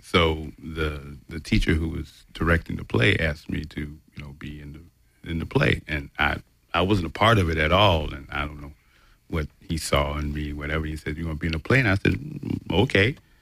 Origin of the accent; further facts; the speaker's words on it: Connecticut, United States; Well, growing up, I grew up in Connecticut